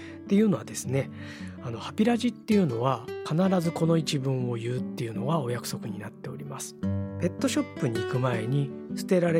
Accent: Neyagawa, Osaka, Japan; 僕は小学校の頃に近所に住んでいた寝屋川でですね

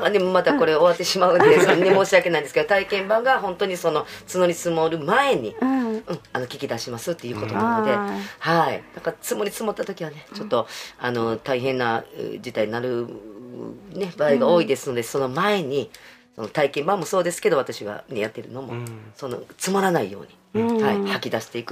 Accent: Kyoto, Japan; 私が京都出身なので、うん、京都から発信していきまして、まあ、右京区出身なので

